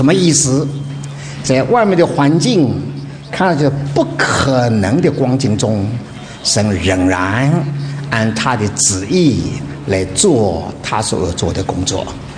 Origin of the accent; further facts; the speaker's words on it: China; 所以有一件事情呢，我们中国人的话不错的，富不过三代